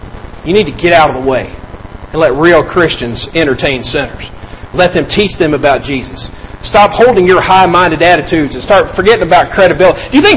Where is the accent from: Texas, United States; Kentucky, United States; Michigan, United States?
Kentucky, United States; I grew up in Kentucky and my granddaddy's farm was up a holler.